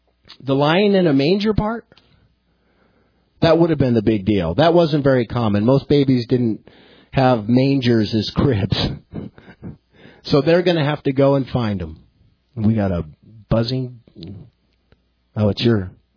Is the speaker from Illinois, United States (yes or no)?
no; Albuquerque, New Mexico, United States; now in El Paso, United States; I know when I grew up in Albuquerque, there was a church that always had a living nativity scene.